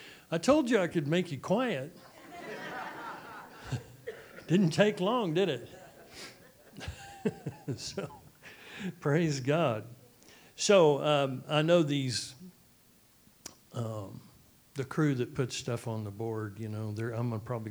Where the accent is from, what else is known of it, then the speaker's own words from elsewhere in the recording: Dallas, Texas, United States; also born or lived in Tulsa; I grew up in the South. I was born in Tulsa, Oklahoma, grew up in Dallas, Texas.